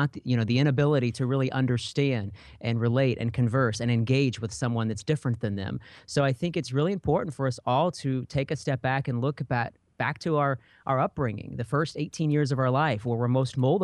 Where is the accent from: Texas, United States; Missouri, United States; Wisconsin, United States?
Missouri, United States; just for instance, my hometown, 0.5%. Black, according to the census data in 2010